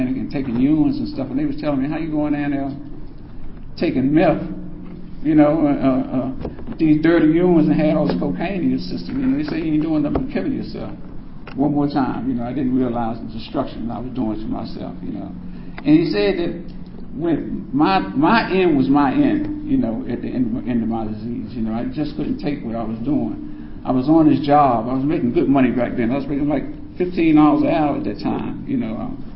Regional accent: Washington, District of Columbia, United States; I grew up in Southeast D.C. The youngest of 12 kids.

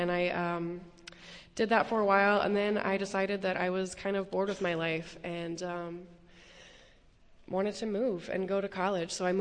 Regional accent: the South, United States; but I'm from the South, so I'm sensitive to that kind of thing.

